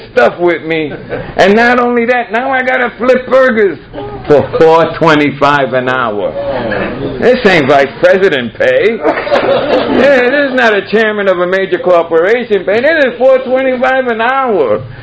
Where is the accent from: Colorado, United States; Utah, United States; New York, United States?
New York, United States; Brooklyn; I'm from Brooklyn. It's as natural as that be for me.